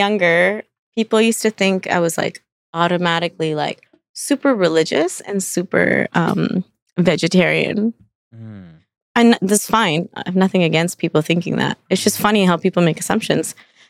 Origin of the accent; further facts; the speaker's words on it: Canada; now in India; Anyway, I grew up in Canada and I live in India.